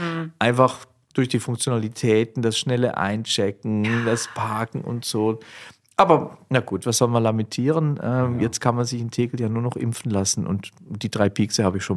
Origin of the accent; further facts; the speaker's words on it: Zurich, Switzerland; Genau, ich bin am südlichen Zürichseeufer aufgewachsen und in Zürich zur Schule gegangen.